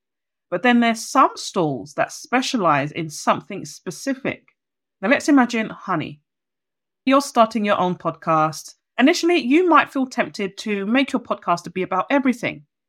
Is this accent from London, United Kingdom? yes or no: yes; London, United Kingdom; As a Londoner, I'm going to use the word niche